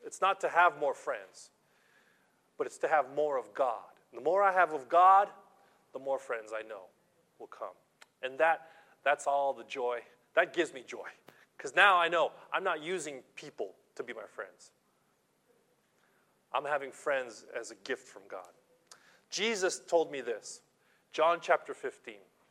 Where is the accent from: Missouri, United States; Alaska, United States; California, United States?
California, United States; San Pedro; I grew up in San Pedro, California, Los Angeles. My city had three military bases, United States Air Force, Navy, and Marines.